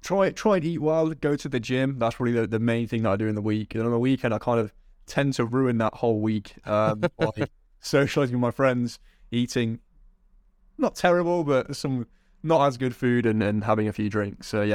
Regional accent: Coventry, West Midlands, United Kingdom; So I'm currently in my hometown of Coventry, which may be slightly different to the usual SDR one with a big hub in London. But yeah, I'm repping the West Midlands. I'm in my bedroom in Coventry.

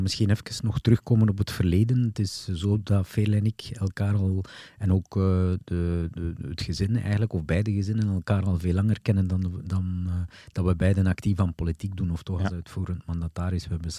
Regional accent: Denderleeuw, Flemish Brabant, Belgium; Ik ben woonachtig in Denderleeuw, geboren en getogen in Denderleeuw. Ondertussen 56 jaar

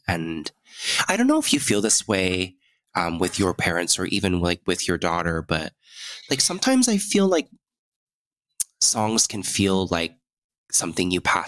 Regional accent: United States; Cause I grew up in the States, and why would I be interested in music from Korea is kind of what they thought.

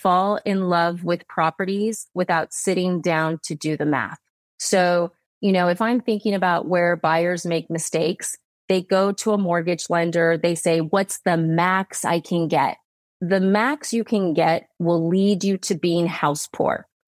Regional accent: United States; my husband's British, you know, he's from the UK and I'm American.

